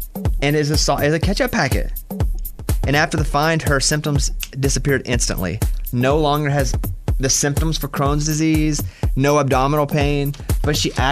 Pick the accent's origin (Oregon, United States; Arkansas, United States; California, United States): Arkansas, United States; But growing up in Arkansas on the lake, no snakes, water moccasins.